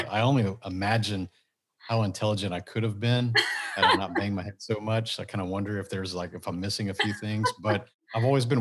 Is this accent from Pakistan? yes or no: no; Texas, United States; I grew up, I would say, lower middle class as a suburb of Houston. Small town when I was there, it was probably about 15,000 total people.